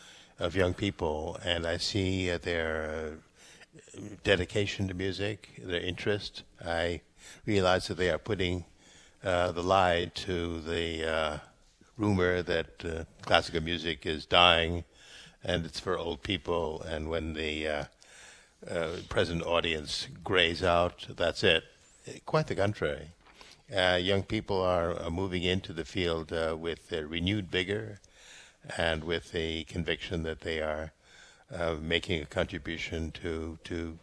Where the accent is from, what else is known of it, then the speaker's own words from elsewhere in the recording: United States; Well, I always say that I'm an American, grew up believing in a free press and let them write what they will.